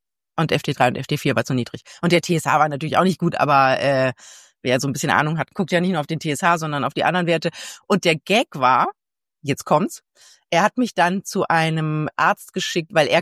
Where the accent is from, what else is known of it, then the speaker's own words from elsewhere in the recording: Germany; ich werde nie Ihre Patientin werden, ich komme aus Deutschland, ich habe Hashimoto, ich komme damit nicht klar.